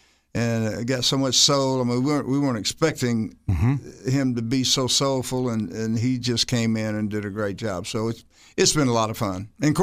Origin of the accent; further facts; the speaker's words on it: Oklahoma, United States; born there; but I was born in Oklahoma, so I love Texas